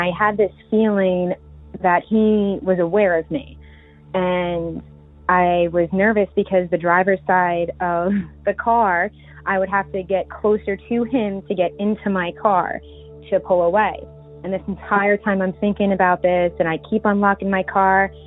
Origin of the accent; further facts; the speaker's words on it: Long Island, New York, United States; I'm from Long Island, New York, which is relevant to the story I'm going to tell you.